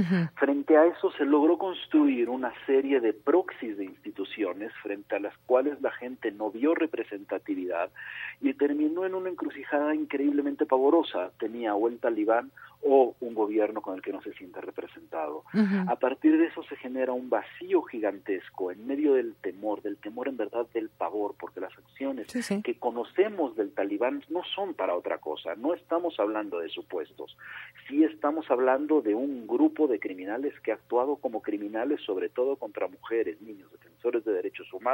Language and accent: Spanish; Syria; vengo de Siria